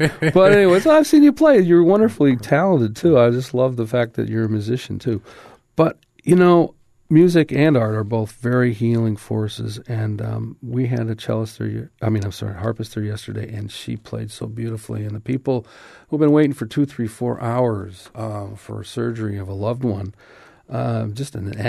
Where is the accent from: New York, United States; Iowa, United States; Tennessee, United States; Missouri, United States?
New York, United States; Binghamton; Well, I grew up in Binghamton, New York, but the little town of Main End, the boys' little league team won the world championship.